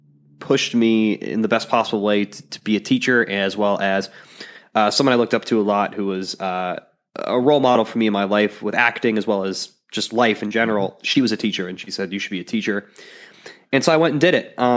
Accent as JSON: {"language": "English", "town": "Chicago", "region": "Illinois", "country": "United States", "said": "So originally I'm from Illinois, the suburbs of Chicago."}